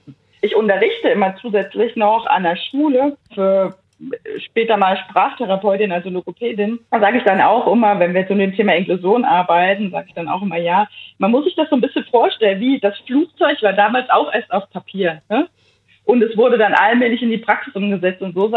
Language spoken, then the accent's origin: German; Erfurt, Thuringia, Germany; also ich komme ja aus Erfurt